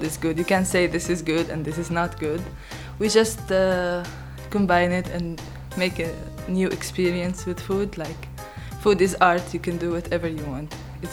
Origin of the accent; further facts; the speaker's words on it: Syria; now in Netherlands; Well, I'm from Syria and I live now in the Netherlands